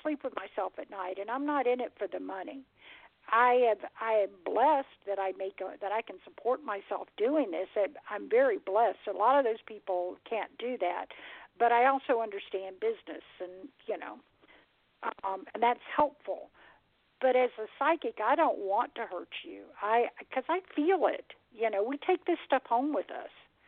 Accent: Atlanta, Georgia, United States; See, I'm a white girl from Atlanta, Georgia, okay? And I was raised in the Bible Belt

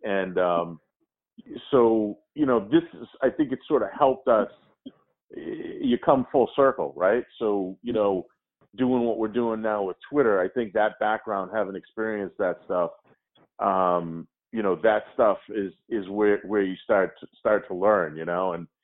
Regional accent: Abington, Massachusetts, United States; I'm from the South Shore. I'm from Abington, actually, originally.

